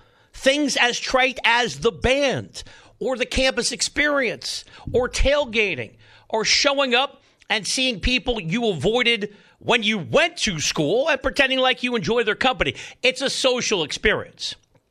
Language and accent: English; East Coast, United States; So I'm from the East Coast, where if you tip huge, what do you know?